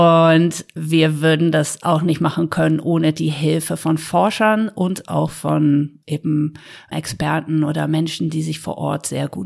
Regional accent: North Sea coast, Germany; Aber ich bin an der Nordsee aufgewachsen, dort, wo es viel Strömung und Wellen gibt

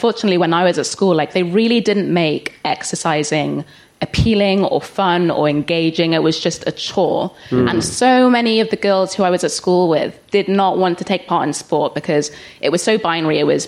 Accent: Cardiff, Wales, United Kingdom; I'm from Cardiff originally.

